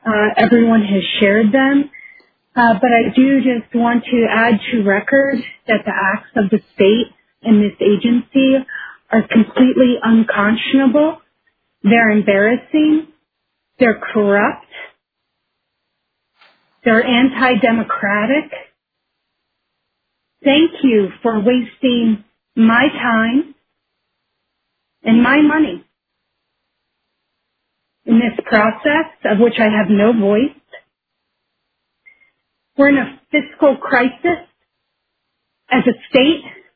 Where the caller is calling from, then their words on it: Fairbanks, Alaska, United States; I'm calling from Fairbanks, Alaska.